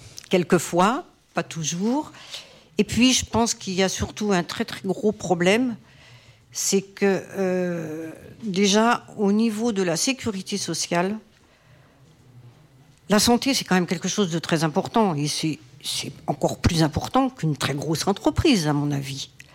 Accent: Martinique; Moi, je viens de Martinique.

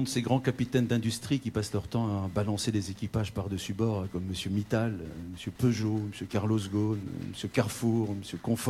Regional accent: Grand Est, France; born there; Alors je suis meusien aujourd'hui, mais je suis né dans les Ardennes.

